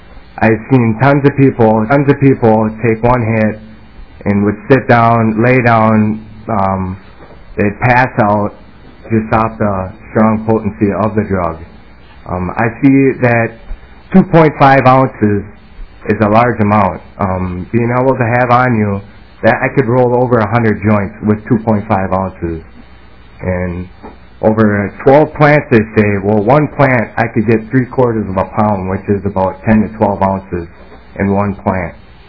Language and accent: English; Burnsville, Minnesota, United States; Chairman, committee … I grew up in Burnsville, and growing up, my parents smoked pot